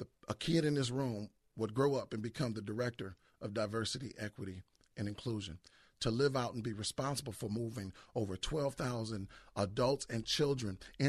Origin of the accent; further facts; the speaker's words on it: Ann Arbor, Michigan, United States; But and people wouldn't equate hardship and struggle with a person growing up in Ann Arbor.